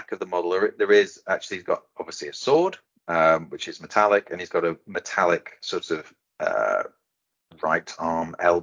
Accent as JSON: {"language": "English", "region": "England", "country": "United Kingdom", "said": "I'm from that part of the world, but I am unfortunately English, and so my ability and grasp of those languages is very limited."}